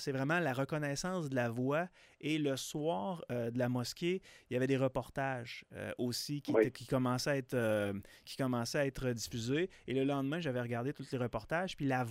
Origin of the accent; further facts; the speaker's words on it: Sainte-Marie, Quebec, Canada; J'étais chez nous à Sainte-Marie-de-Beauce.